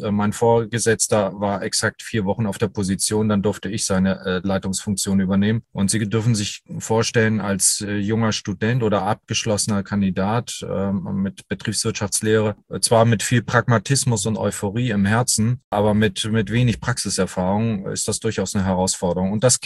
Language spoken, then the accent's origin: German; Germany; Ich bin sehr wohlbehütet am Bodensee groß geworden.